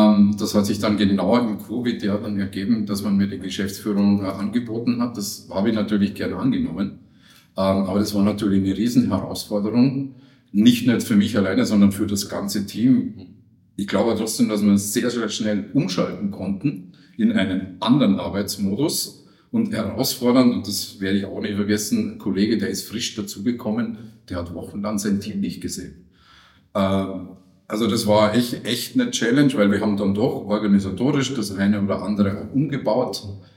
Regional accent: Bavaria, Germany; moved away as an adult; now in Austria; ich bin kein gebürtiger Österreicher, ein echter Wahlösterreicher. Bin in Bayern aufgewachsen, in Niederbayern. Habe dort Chemie studiert, bin 96 nach Österreich gekommen.

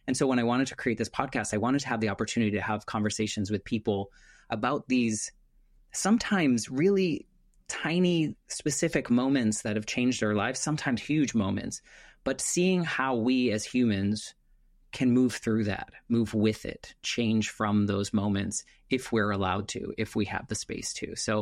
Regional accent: New England, United States; born there; I was born in New England, so I understand what that's like up there.

